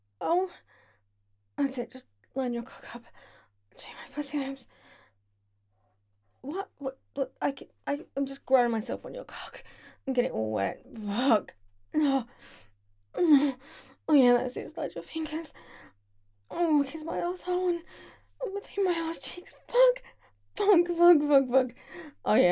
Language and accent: English; United Kingdom; No, I'm always this polite. I'm British. What do you expect?